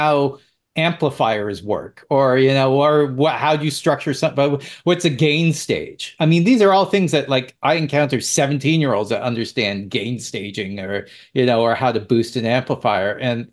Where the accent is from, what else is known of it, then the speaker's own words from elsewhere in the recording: Canada; up in Toronto, we're both Canadian